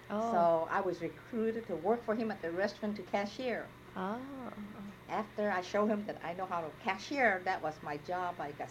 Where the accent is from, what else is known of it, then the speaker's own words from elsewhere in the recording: Los Angeles, California, United States; I grew up in Los Angeles, Chinatown.